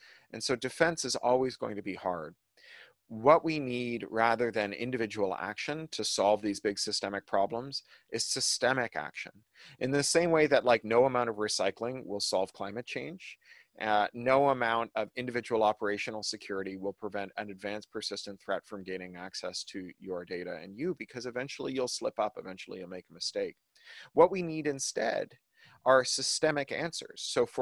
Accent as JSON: {"language": "English", "country": "Canada", "lives_now": "United States", "said": "As a Canadian living in the US, I don't get a vote."}